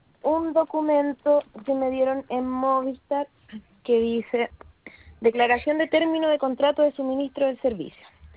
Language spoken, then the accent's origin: Spanish; Lautaro, Araucanía, Chile; yo soy de Lautaro, he tenido que ir a Temuco, a otra ciudad, a la compañía